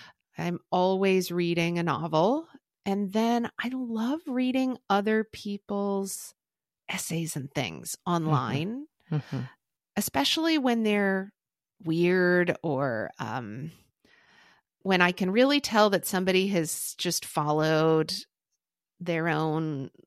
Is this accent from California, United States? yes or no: no; Oklahoma, United States; I grew up in Oklahoma, which is I don't know if you ever watched like Friday Night Lights.